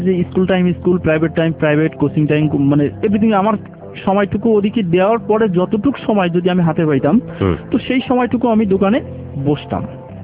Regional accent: Satkhira, Khulna Division, Bangladesh; তো বলছে আপনি সাতক্ষীরা থেকে আসছেন? তো আমি জি আমি সাতক্ষীরা থেকে আসছি

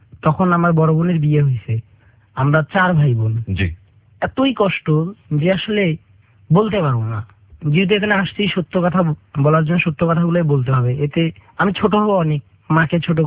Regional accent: Rangpur, Rangpur Division, Bangladesh; আমি রংপুর থেকে আসছি।

